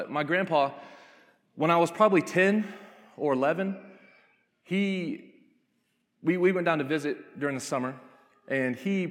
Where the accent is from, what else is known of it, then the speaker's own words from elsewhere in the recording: Atlanta, Georgia, United States; You know, I'm from Atlanta, Georgia. I'm like, I don't know.